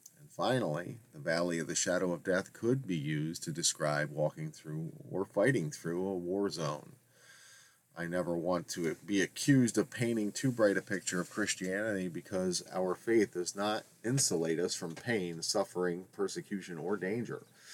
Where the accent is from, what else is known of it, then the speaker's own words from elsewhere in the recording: New York, United States; resisted just going with the New York teams because I was from New York State